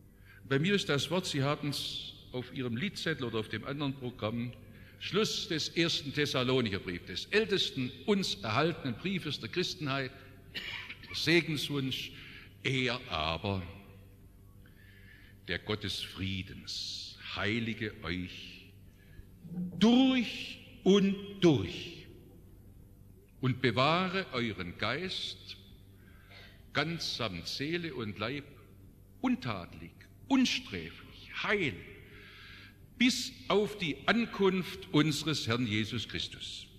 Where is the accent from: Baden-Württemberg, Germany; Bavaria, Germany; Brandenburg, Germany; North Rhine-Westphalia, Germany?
Baden-Württemberg, Germany; Stuttgart; born or raised there; accent: Stuttgart Swabian; also born or lived in Black Forest